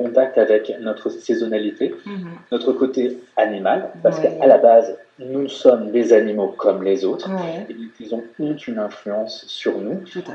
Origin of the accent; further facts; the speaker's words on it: Quebec, Canada; moi je viens du Québec et là-bas, au Canada